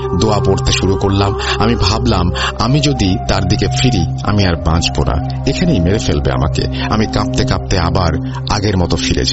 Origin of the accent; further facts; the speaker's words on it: Dhaka, Dhaka Division, Bangladesh; ঢাকাইয়া একটা খানদান বলতে পারেন। একসময় আরো সুন্দর ছিল এই বাড়িটা। এই বাড়ির ইতিহাসের ঘটনা শুনতে শুনতেই আমাদের বড় হওয়া